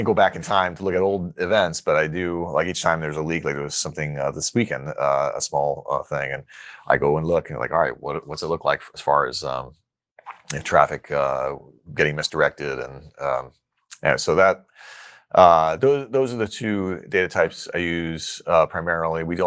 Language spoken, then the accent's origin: English; Poughkeepsie, New York, United States; I grew up in Poughkeepsie.